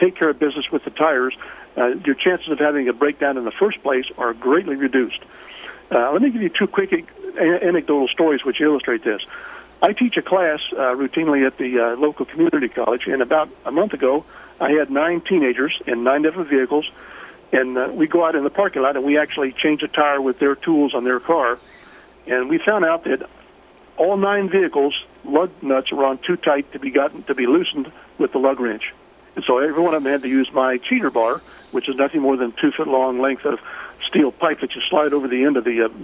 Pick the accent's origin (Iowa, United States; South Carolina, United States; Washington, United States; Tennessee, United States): South Carolina, United States; Eastover; we had a local heritage day in my hometown of Eastover